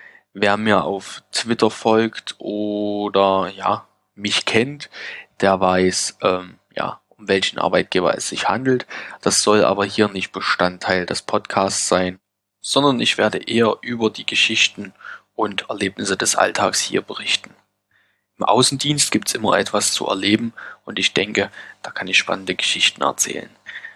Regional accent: Saxony, Germany; moved away as an adult; now in Heilbronn, Germany; Ich bin 27 Jahre alt, bin gebürtig aus dem Vogtland, habe dort mit kurzer Unterbrechung bis 2010 gelebt und lebe seit 2010 berufsbedingt in der wunderschönen Kätschenstadt Heilbronn.

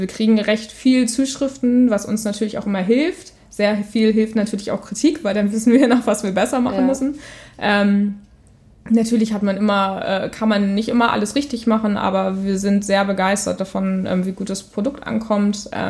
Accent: Wilhelmshaven, Lower Saxony, Germany; In Wilhelmshaven, am Jadebusen. Und ich glaube, wenn man so an der Natur groß geworden ist, dann respektiert man sie doch sehr.

